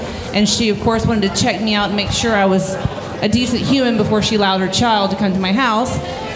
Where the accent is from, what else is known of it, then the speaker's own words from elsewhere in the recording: United States; And I felt horrible as an American.